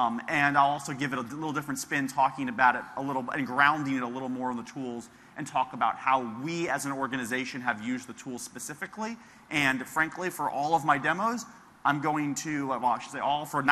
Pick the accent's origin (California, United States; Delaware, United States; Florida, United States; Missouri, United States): Florida, United States; Miami; now in Seattle, United States; I'm from Miami, Florida, originally. I came to Microsoft right out of college, and I've been there 12 years.